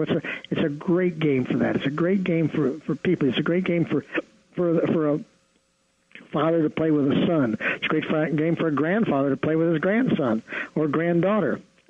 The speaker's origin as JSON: {"language": "English", "region": "Ohio", "country": "United States", "tie": "born or raised there", "said": "I mean, my wife and I grew up in the Midwest in Ohio."}